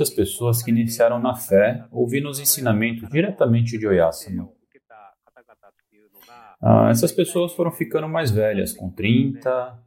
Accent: Japan; Portuguese is a second language; Ah, eu sou japonês. Sou japonês. Ah, eu moro na província de Nara, a 10 minutos de carro de Tenri.

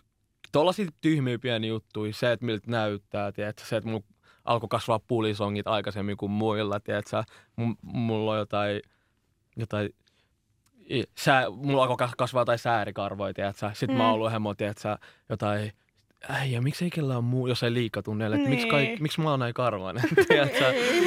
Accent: Iraq; Finnish is a second language; now in Finland; mä oon Irakista itse alun perin

